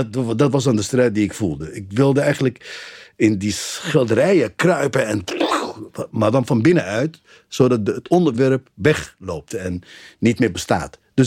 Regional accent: Egypt; Maar tegelijkertijd dacht ik als Egyptenaar van oh, ja.

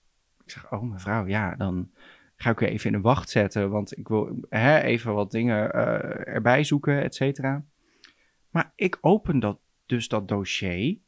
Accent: Netherlands; Gewoon, ik ben Nederlander.

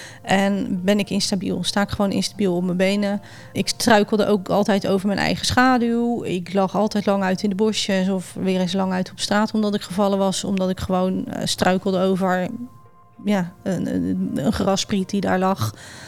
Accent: South Holland, Netherlands; Ik ben 43 jaar. Ik kom uit het Westland en daar woon ik met mijn man Johan en onze drie kinderen van 23, 20 en 16.

